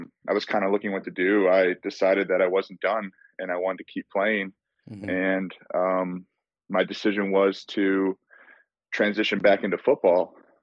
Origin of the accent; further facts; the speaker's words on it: Chicago, Illinois, United States; Yeah, definitely. So I'm from Chicago.